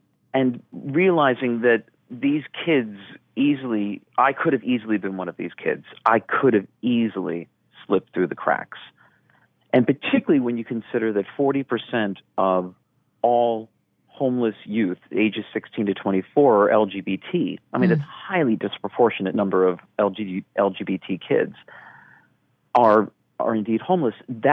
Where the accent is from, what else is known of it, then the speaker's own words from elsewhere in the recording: New Jersey, United States; now in New York City, United States; I'm from here originally, as is Floyd. We're both. I'm from New Jersey.